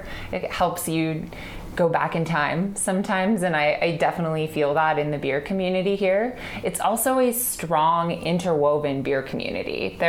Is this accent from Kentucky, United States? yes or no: no; Colorado, United States; also born or lived in Oregon; basically I went to college in Oregon. I ended up home in Colorado, my home state, and wrote a book about the beer scene in Colorado